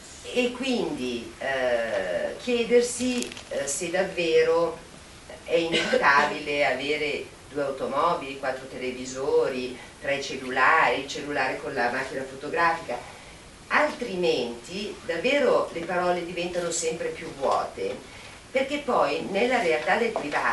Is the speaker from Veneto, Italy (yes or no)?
yes; Padua, Veneto, Italy; vengo da Padova